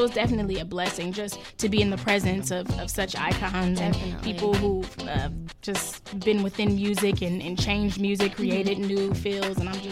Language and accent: English; Berkeley, California, United States; whichever you prefer. I come from Berkeley, California, born and raised.